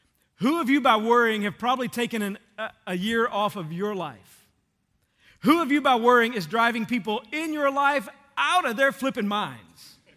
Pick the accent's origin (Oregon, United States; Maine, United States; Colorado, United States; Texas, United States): Texas, United States; And if you know me, one of the things you know is that I grew up in Texas.